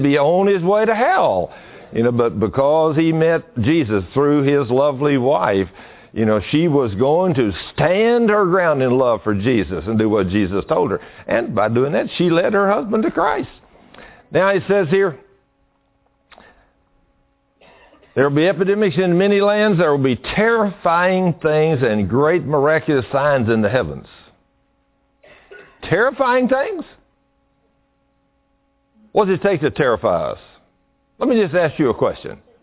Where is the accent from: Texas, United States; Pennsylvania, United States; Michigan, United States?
Texas, United States; Argyle; I said, wow, well, we're from Argyle, Texas.